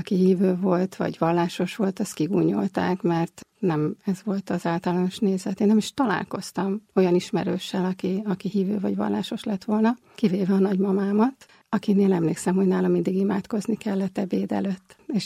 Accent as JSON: {"language": "Hungarian", "region": "Budapest", "country": "Hungary", "tie": "born there", "said": "Budapesten születtem, egy ateista családban nőttem fel, igazából édesapa nélkül."}